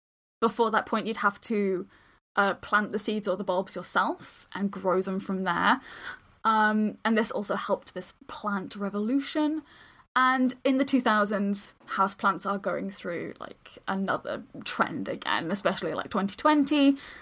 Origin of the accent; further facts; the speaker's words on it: United Kingdom; like we do with everything else because we're British